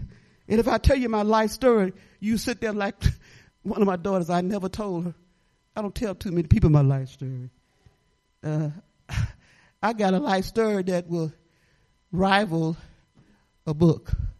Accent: Detroit, Michigan, United States; I was raised in Black Bottom of Detroit, they called it.

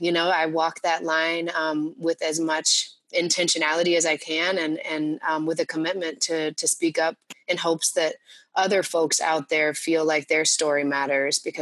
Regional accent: Texas, United States; what I found growing up in Texas, what I found working in education with some of the most brilliant educators and scholars

